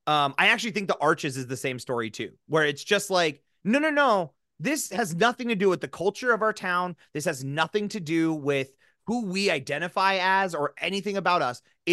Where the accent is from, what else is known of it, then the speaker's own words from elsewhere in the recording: South Dakota, United States; when I at least say I'm from South Dakota, which usually gets like, oh, wow, and you made it, you got out?